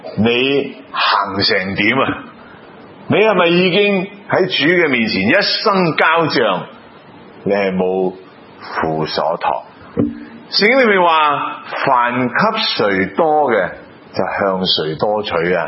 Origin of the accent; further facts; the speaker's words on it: China; 不过我们中国人就说哦，给仔女啦，给儿孙啦